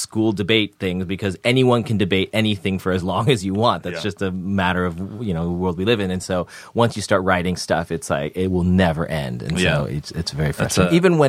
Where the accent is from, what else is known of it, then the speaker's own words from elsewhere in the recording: Palo Alto, California, United States; I grew up in the Bay Area in Palo Alto.